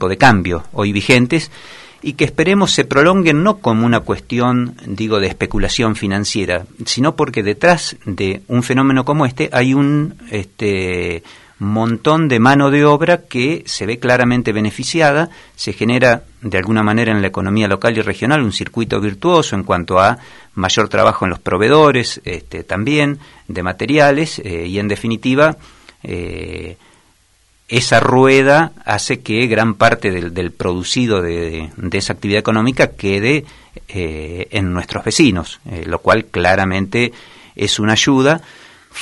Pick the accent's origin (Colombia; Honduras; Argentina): Argentina; General Madariaga, Buenos Aires Province; Yo soy nativo de Madariaga, así que viví toda mi vida en esta región.